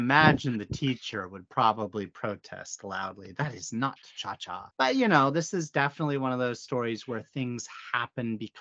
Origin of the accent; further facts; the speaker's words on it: United States; So I'm an American.